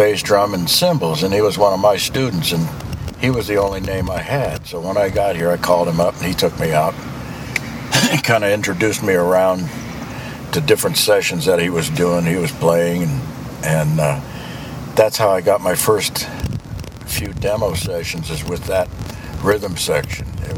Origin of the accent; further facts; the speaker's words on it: Denver, Colorado, United States; moved away as an adult; now in Nashville, United States; Denver, Colorado.